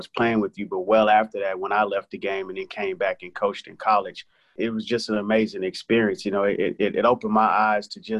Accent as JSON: {"language": "English", "region": "Texas", "country": "United States", "tie": "born or raised there", "said": "because coming from a background where growing up in Texas, seeing a lot of people that look like you and I, and coming to a place in California"}